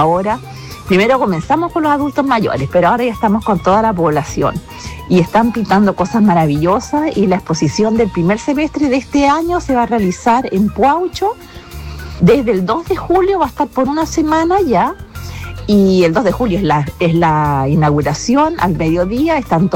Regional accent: Pucatrihue, Los Lagos, Chile; yo soy de Pucatrihue

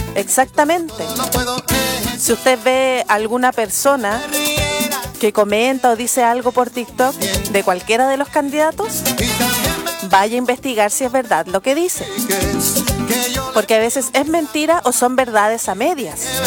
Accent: Antofagasta, Chile; also born or lived in Coquimbo / Santiago; yo vengo de Antofagasta, después Coquimbo, después Santiago, he ido bajando.

